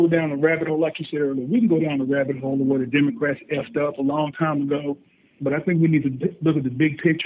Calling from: Memphis, Tennessee, United States

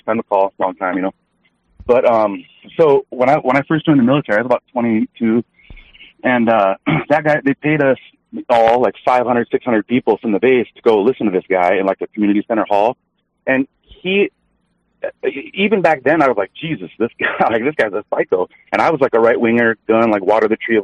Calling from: California, United States; from Bay Area.

